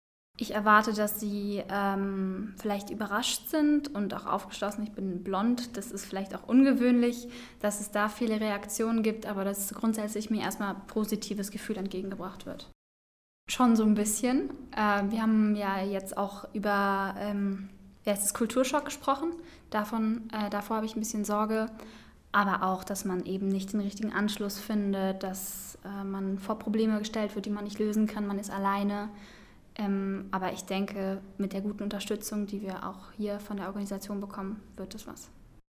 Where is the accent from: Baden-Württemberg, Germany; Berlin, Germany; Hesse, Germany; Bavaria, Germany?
Berlin, Germany; Ich komme aus Berlin, beziehungsweise wohne ich in Brandenburg